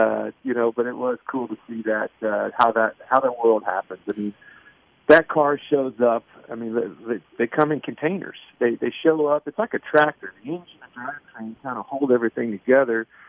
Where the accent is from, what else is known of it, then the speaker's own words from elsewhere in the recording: Kansas, United States; I mean, how I grew up around here in Kansas in the Midwest